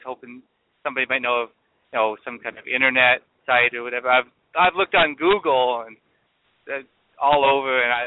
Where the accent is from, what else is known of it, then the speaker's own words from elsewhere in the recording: Canada; I'm from Canada, and like down here, you guys got a great show and a great resource, but I'm looking for something maybe one of your listeners might know, a resource north of the border